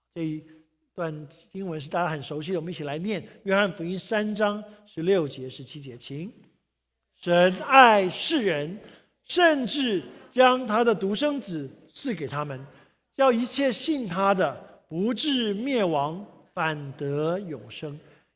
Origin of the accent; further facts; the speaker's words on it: Taiwan; 我从台湾来，台湾曾经有一句非常著名的广告